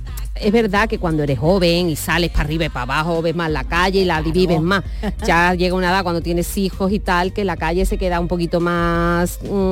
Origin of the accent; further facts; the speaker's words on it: Andalusia, Spain; accent: Andalusian; yo tengo un acento andaluz dentro del soul. En Andalucía